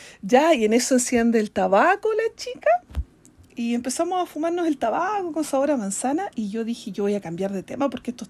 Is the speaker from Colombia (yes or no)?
no; Concepción, Biobío, Chile; Y me dice, ¿de dónde eres? Yo le digo, soy de Concepción.